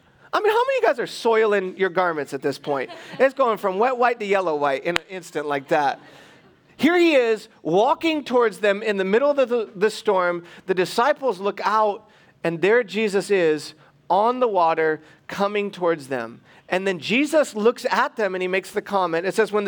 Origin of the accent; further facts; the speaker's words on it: Michigan, United States; But where I grew up on the East Coast, we had places like this. I grew up in Michigan, be like people from Ohio, you know.